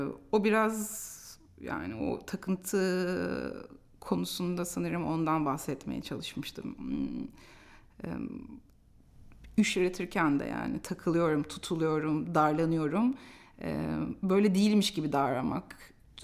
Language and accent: Turkish; Istanbul, Turkey; İstanbul'da doğdum, büyüdüm. Küçük bir çekirdek aile. Tek çocuğum, kardeşim yok. İşçi bir ailede büyüdüm. Çok çalışan, az kazanan bir anne babanın çocuğu olarak.